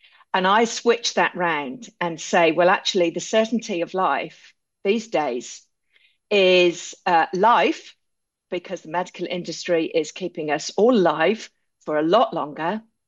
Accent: United Kingdom; now in New Zealand; both of us being expat British, That's not the arrangement in the UK.

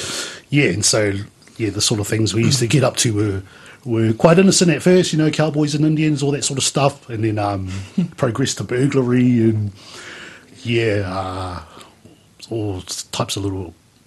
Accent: Petone, Wellington, New Zealand; also born or lived in Lower Hutt; I was born in Lower Hutt, and my first 9 years of life we spent in Petone.

